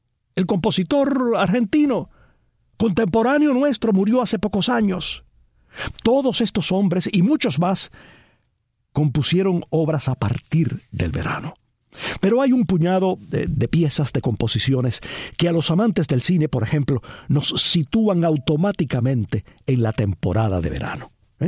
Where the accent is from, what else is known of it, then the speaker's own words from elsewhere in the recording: Cuba; moved away; Quizás porque nací y crecí en Cuba, una isla, y quizás porque luego en el extranjero he vivido siempre muy cerca de la playa.